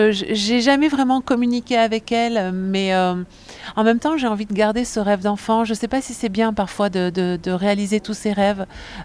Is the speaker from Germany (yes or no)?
no; Thionville, Grand Est, France; born there; En fait, je suis née à Thionville, en Moselle, parce que mon père travaillait à ArcelorMittal.